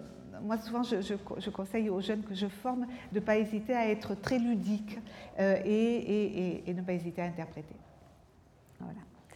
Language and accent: French; France; je préfère, comme je suis française, voilà.